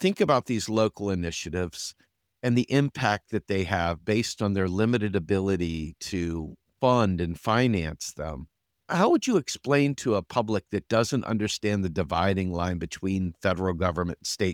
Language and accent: English; Harrisburg, Pennsylvania, United States; And even in my hometown here in Harrisburg, Pennsylvania